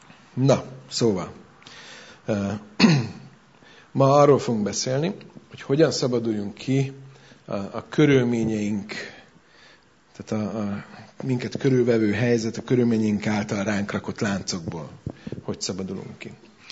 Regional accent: Budapest, Hungary; now in Szeged, Hungary; 2008-ban költöztünk mi Budapestről ide, a családdal, Szegedre, és ott mindennapos közlekedési eszközünk volt a metró. És Gyakran, hát én a belvárosban nőttem fel

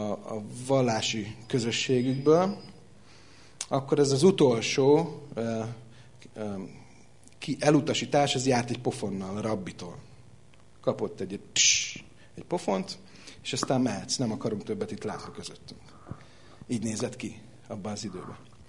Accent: Budapest, Hungary; Tudod, erre belvárosi gyerekként Budapesten, vagy déli gyerekként, tudod, mit mondunk erre?

